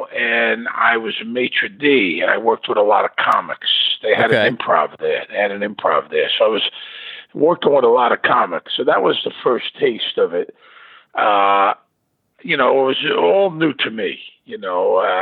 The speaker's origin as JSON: {"language": "English", "town": "Brooklyn", "region": "New York", "country": "United States", "tie": "born or raised there", "moved": "as an adult", "said": "You know, I grew up in Brooklyn and then I graduated from college and I moved out there in the early 80s."}